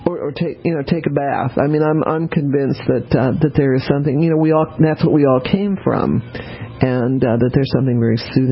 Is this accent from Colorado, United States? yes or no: yes; Denver, Colorado, United States; also born or lived in New Orleans; I'm a water girl. I was born in New Orleans, but I grew up in Denver.